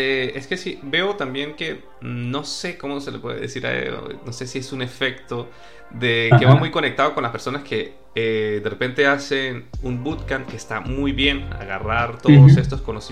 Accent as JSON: {"language": "Spanish", "country": "Venezuela", "also_born_or_lived": "Mexico / Colombia", "lives_now": "Madrid, Spain", "said": "yo ahorita estoy en Madrid y yo soy de Venezuela, pero estoy viviendo en Madrid y viví también en México, en Colombia."}